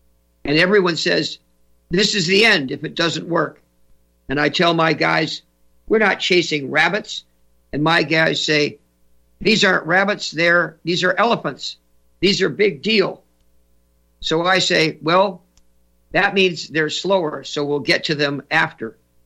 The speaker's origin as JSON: {"language": "English", "town": "New York City", "region": "New York", "country": "United States", "tie": "born there", "said": "I was born on Fifth Avenue. Oh, my goodness. At Flower Fifth Avenue Hospital."}